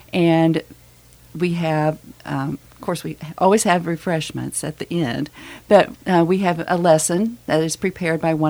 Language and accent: English; Oklahoma, United States; I grew up in Oklahoma, and my mother took me to meetings with her.